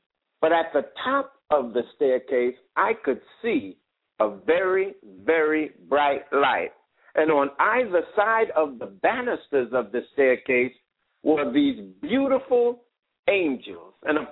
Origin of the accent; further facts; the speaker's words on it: Brooklyn, New York, United States; I grew up in Brooklyn, and of course, growing up in Brooklyn